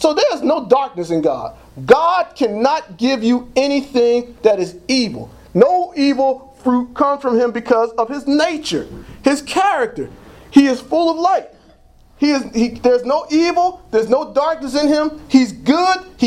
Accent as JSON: {"language": "English", "town": "Trenton", "region": "New Jersey", "country": "United States", "said": "I used to be that way. I'm from Trenton. Don't mess with me."}